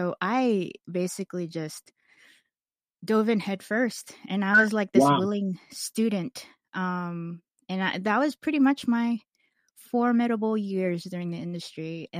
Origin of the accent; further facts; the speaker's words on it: the South, United States; it's very familiar to me because I grew up in the South, you know?